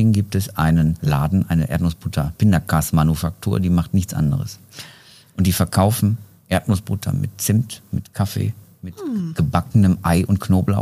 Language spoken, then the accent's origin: German; Lower Saxony, Germany; born there; Ostfriese, geboren in Ostfriesland, auch gebürtiger Ostfriese.